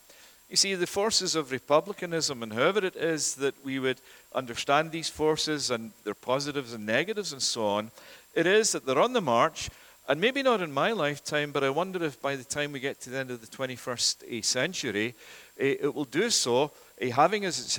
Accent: Scotland, United Kingdom; moved away; Now, as you know, I grew up in the UK. I grew up in the Scottish part of the UK, Max, and still gives that away. It is, as being born and raised in the UK

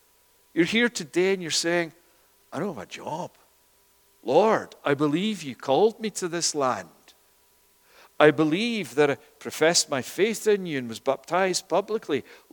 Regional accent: Scotland, United Kingdom; moved away as an adult; now in Toronto, Canada; I remember 28 years ago when I came here from Scotland, from the UK, with my wife and family.

